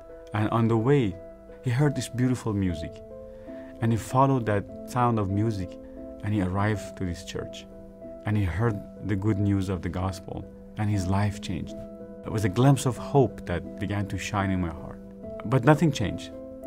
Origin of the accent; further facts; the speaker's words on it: Iran; I was born and raised in Iran as a Shiite Muslim.